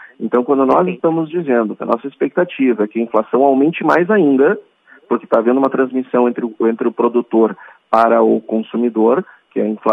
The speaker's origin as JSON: {"language": "Portuguese", "town": "Quaraí", "region": "Rio Grande do Sul", "country": "Brazil", "tie": "born there", "said": "quando eu era criança, eu morava no interior, eu nasci em Quaraí"}